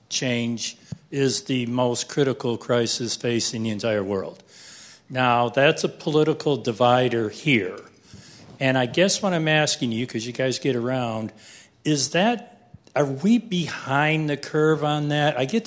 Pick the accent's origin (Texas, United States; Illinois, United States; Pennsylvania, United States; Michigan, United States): Michigan, United States; Royal Oak; I'm from Royal Oak.